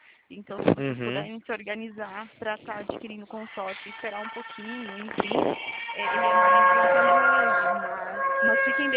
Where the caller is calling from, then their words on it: Caxias do Sul, Rio Grande do Sul, Brazil; Eu falo de Caxias do Sul, Rio Grande